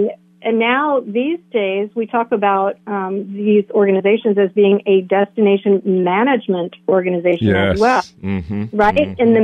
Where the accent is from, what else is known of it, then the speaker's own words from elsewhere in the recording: Melbourne Beach, Florida, United States; You know, I grew up in Melbourne Beach